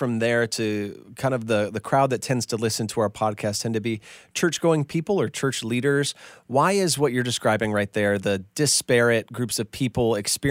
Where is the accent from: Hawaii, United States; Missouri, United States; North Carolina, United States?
North Carolina, United States; Edenton; also born or lived in Connecticut; missed Edenton, now that we lived in Connecticut, I was beginning to understand why my new friends saw my hometown as racist.